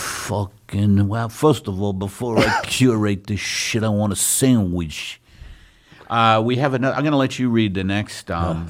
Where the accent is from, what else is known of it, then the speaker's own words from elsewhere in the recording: New York, United States; accent: New York; That's my New York accent, baristas.